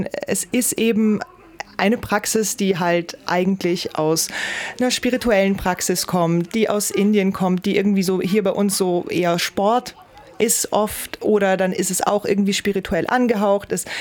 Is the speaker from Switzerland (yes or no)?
no; Vienna, Austria; ich weiß, man hört es nicht sehr, aber ich komme aus Wien.